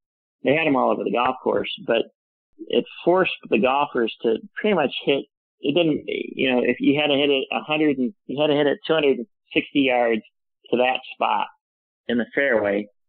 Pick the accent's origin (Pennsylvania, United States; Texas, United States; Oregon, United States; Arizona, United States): Arizona, United States; Phoenix; Well, a guy growing up in Phoenix, Arizona, I'm not used to wind or clouds for that matter.